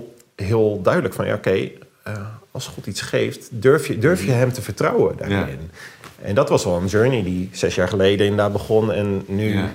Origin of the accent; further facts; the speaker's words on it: Rotterdam, South Holland, Netherlands; born there; Als geboren Rotterdammer vind je dat natuurlijk ook wel mooi.